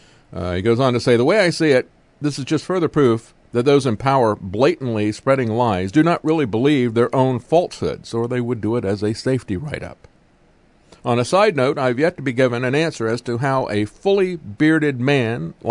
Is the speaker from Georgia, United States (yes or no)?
no; Florida, United States; I grew up in Florida, lived on a lake, used to water ski all the time, used to snorkel all the time.